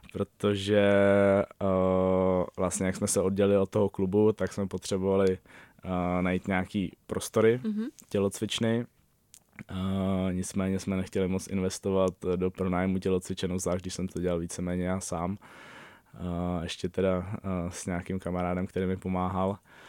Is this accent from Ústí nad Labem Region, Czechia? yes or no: no; Central Bohemian Region, Czechia; já pocházím ze Středočeského kraje, tak stále trénuju s mámou.